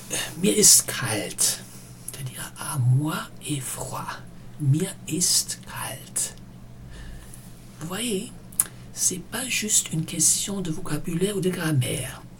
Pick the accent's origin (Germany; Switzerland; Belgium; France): Germany; first language German; French is a second language; Je suis allemand et depuis une dizaine d'années, j'aide des francophones à progresser rapidement en allemand.